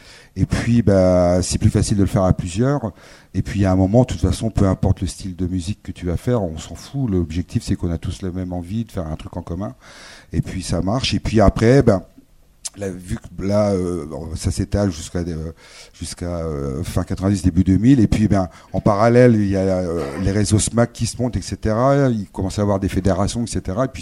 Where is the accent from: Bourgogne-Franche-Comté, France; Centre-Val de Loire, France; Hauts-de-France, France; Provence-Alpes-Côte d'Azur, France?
Centre-Val de Loire, France; now in Orléans, France; quand on arrive à Orléans, qu'on n'est pas d'Orléans, moi je viens du Cher, c'est super dur, c'est hyper hardcore.